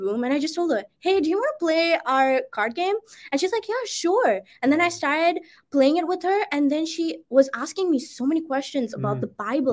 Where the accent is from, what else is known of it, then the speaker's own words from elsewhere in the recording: India; I'm from India.